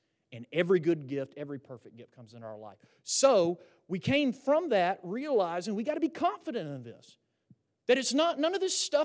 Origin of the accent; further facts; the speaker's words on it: Seattle, Washington, United States; even though, say, we were born and raised in Seattle, that where they don't have a lot of sunshine, right?